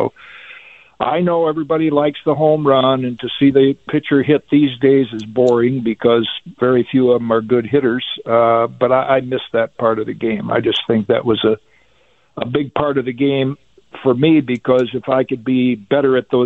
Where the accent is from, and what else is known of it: Michigan, United States; born or raised there